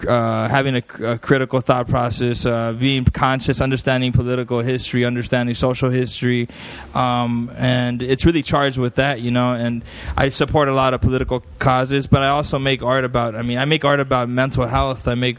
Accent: El Centro, California, United States; I come from El Centro, you guys know how it's bombed out.

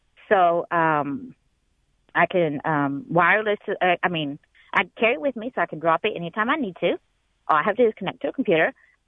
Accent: Texas, United States; And actually, I'm from Texas. I'm currently in Ohio right now, and that's where I'm calling from.

